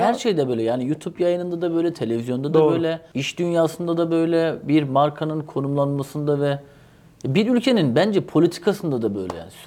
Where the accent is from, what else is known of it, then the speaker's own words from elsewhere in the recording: Sivas, Turkey; born there; Doğuştan Sivaslı oldum.